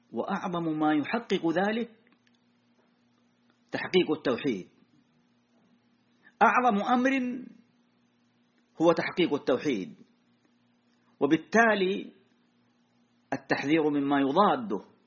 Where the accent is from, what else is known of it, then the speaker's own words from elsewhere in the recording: Saudi Arabia; ثم الشكر لولاة أمرنا وحكام بلادنا المملكة العربية السعودية